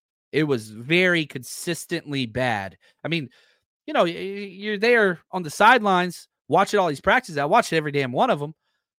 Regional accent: Texas, United States; I'm not trying to be disrespectful. I'm just from Texas.

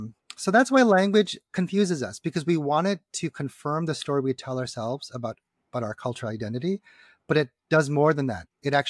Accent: Madison, Wisconsin, United States; Yes, I am. Born and raised. I'm a Wisconsin boy. I'm from Madison, Wisconsin.

